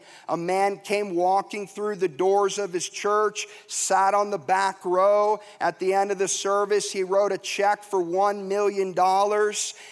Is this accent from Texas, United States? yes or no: no; Florida, United States; Growing up in Florida, the last one that blew through, I know I'm a nut.